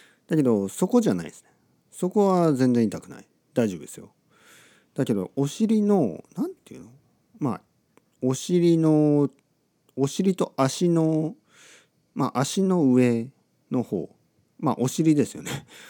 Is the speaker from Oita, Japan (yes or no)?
yes; Oita, Japan; 僕はまだ大分県の田舎、僕が生まれ育った町、僕の両親が今でも住んでいるところに来てます